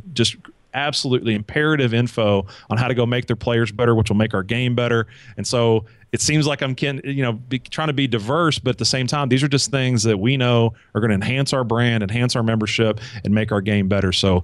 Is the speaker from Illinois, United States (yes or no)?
no; Frankfort, Kentucky, United States; immediately got into my first job at Georgetown College NAI program right outside of my hometown in Frankfort, and learned a lot.